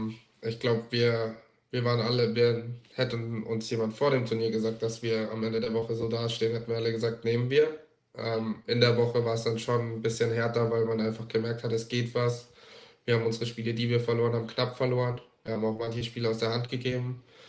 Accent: Southern Germany, Germany; Wir kommen alle aus dem Süden von Deutschland.

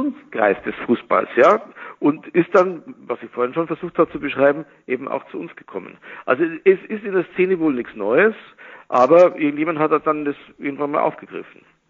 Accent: Bavaria, Germany; moved away as an adult; now in Freiburg, Germany; ich bin jetzt seit seit 16 Jahren in Freiburg und lebe natürlich in Freiburg seit 12 Jahren, aber ich stamme aus Bayern und habe sozusagen die ersten 40 Jahre meines Lebens in Bayern verbracht und bin dort natürlich aufgewachsen.

